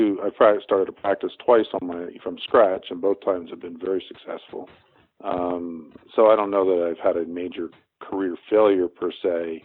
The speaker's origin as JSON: {"language": "English", "region": "Pennsylvania", "country": "United States", "tie": "born or raised there", "also_born_or_lived": "New Jersey", "said": "Well, I grew up in Pennsylvania and went to college at Bob Jones University and did my undergraduate work there, and then went back to Pennsylvania to go to medical school at Temple University in Philadelphia"}